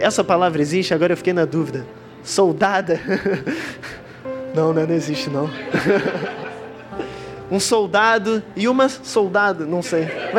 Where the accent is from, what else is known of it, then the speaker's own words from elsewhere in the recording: Petrópolis, Rio de Janeiro, Brazil; Eu venho de Petrópolis, inclusive trago um abraço da Segunda Igreja Batista de Petrópolis, mas lá em Petrópolis às vezes é complicado levantar de manhã, porque faz um frio lá diferente.